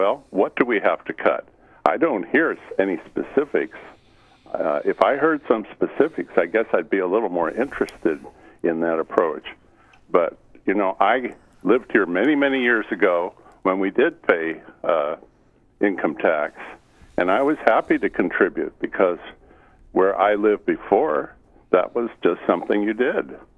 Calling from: Anchorage, Alaska, United States; I'm calling here from Anchorage

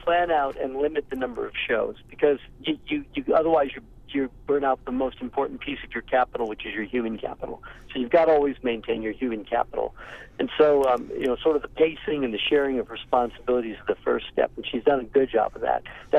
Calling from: Nevada, United States; I'm in Nevada right now, and I'm calling in from Nevada

